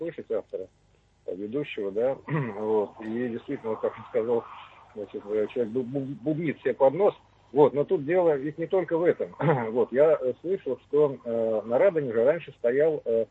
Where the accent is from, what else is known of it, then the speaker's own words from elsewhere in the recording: Moscow, Russia; Я из Москвы.